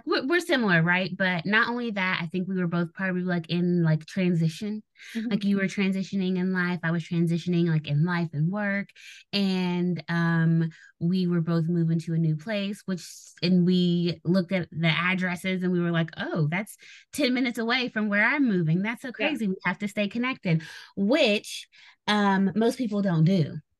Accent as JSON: {"language": "English", "region": "West Virginia", "country": "United States", "lives_now": "Austin, United States", "said": "I am originally from West Virginia, currently living in Austin."}